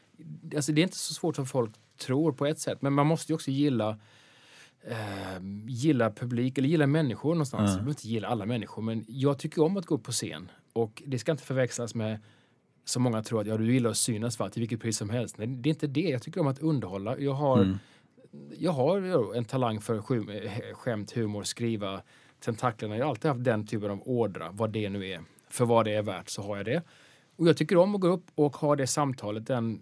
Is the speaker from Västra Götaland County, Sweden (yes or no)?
yes; Gothenburg, Västra Götaland County, Sweden; born there; Jag är född i Göteborg, jag måste ju stå upp för...